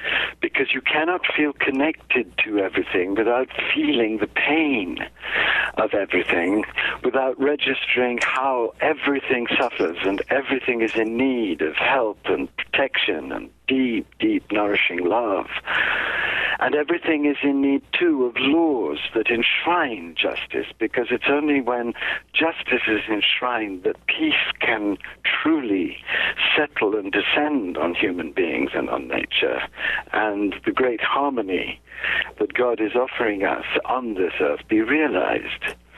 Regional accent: India; born there; I was born in India.

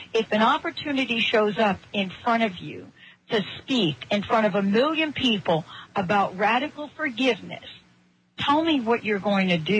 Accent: New York, United States; I grew up in New York, right? You want to know what my favorite thing to do was in the cement jungle of New York?

